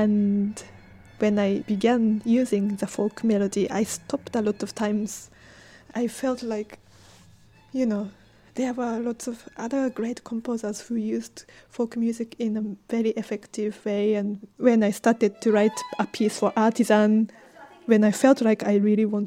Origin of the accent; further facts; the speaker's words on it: Japan; English is a second language; moved away as an adult; now in Scotland, United Kingdom; I am originally from Japan, but I've lived here for more than 10 years, and I think Scotland as my home.